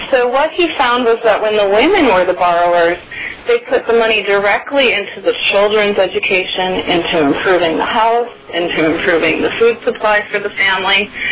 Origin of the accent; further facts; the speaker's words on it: Milwaukee, Wisconsin, United States; growing up in Milwaukee, you know, you don't think of the film business. I didn't think of it as a career.